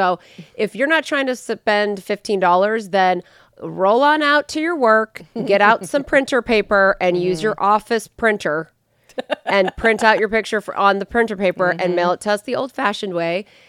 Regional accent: California, United States; Yeah, well, I'm from California, so I didn't know that was like not to be done.

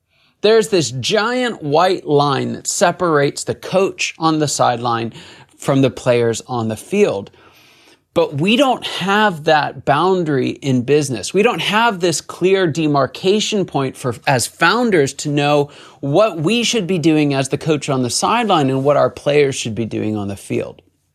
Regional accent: Pittsburgh, Pennsylvania, United States; I'm from Pittsburgh, and we still talk about the immaculate reception from Franco Harris, right?

